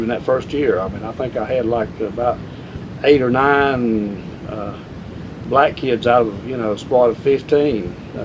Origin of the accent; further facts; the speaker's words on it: Stanley, North Carolina, United States; Okay, I grew up in Gaston County, which is Stanley, small community, 15-18 miles from Lincolnton.